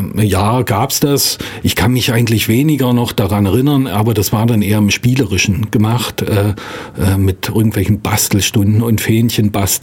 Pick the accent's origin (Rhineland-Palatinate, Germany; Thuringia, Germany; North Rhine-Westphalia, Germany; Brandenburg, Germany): Brandenburg, Germany; Lauchhammer; ich bin 1970 in der DDR geboren und zwar ja in Lauchhammer heißt der Ort und das liegt ungefähr 60 Kilometer nördlich von Dresden, 50-60 Kilometer und liegt aber noch im jetzigen Brandenburg, damals Bezirk Cottbus.